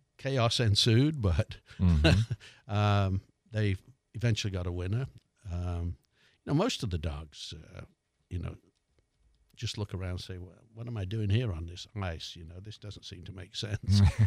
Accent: England, United Kingdom; So I'm rather proud of being English, British.

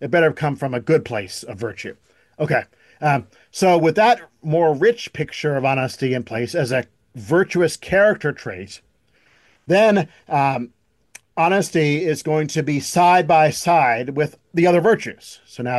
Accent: Maryland, United States; born there; Right now, I'm telling you that I was born in Maryland.

